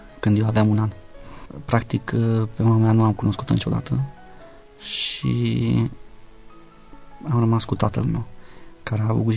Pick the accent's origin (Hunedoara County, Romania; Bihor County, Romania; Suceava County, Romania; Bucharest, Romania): Hunedoara County, Romania; Lupeni; Din Lupeni provin. Părinții mei au venit în Lupeni ca să muncească.